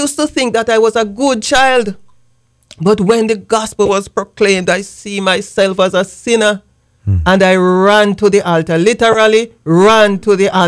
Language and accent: English; Jamaica; I'm originally from Jamaica.